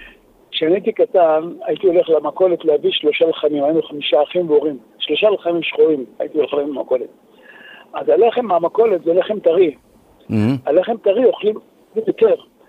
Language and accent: Hebrew; Tel Aviv, Tel Aviv District, Israel; born there; אני נולדתי בתל אביב בשכונת שפירה, משכנות עוני. הגעתי בבית מאוד מאוד עני, מאוד מאוד עני.